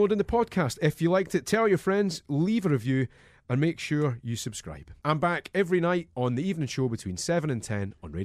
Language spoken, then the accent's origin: English; Edinburgh, Scotland, United Kingdom; I was born in Edinburgh, lived in a place called Toll Cross, and the premiere was about a mile away from my first flat. And then when I was 18, moved back to West Toll Cross